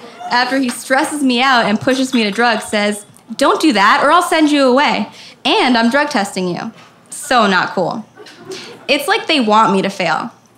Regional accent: Boca Raton, Florida, United States; I grew up in Boca Raton, Florida. At the time of this journal, I was 15 to 16 years old.

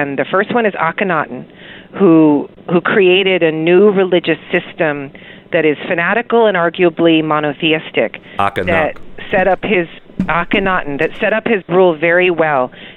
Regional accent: Houston, Texas, United States; I grew up in Houston, Texas, where things are super socially competitive and people would display their ability to spend through cars and hair and eyeliner

